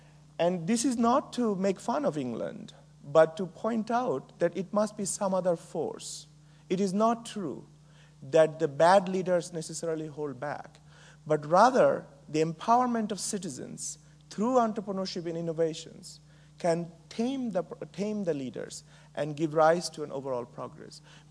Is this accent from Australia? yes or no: no; Bangladesh; moved away as an adult; now in United States; I grew up in Bangladesh. I came to America to go to college, and 33 years ago.